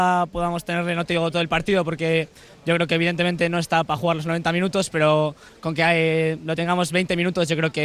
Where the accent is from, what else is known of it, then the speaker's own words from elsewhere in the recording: Gorliz, Basque Country, Spain; Vengo desde Gorliz